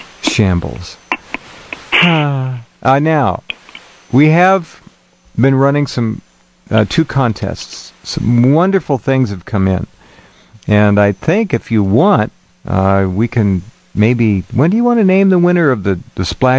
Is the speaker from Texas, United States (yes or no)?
no; Santa Barbara, California, United States; I'm from Santa Barbara, as you know.